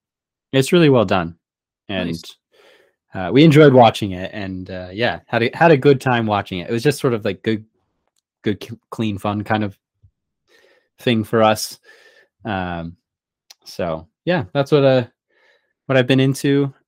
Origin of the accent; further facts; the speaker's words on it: Sydney, New South Wales, Australia; I'm from Sydney, so I won't say anything bad about people from Melbourne